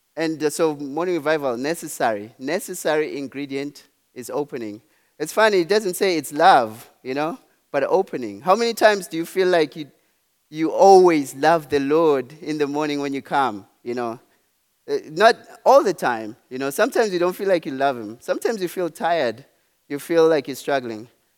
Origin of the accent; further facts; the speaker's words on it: Eswatini; now in Norman, United States; I live in Norman right now, but I'm originally from Swaziland, Southern Africa.